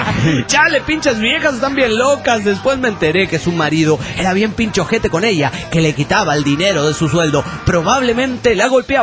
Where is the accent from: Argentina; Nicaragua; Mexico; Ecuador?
Mexico; Mexico City; del DF mexicano.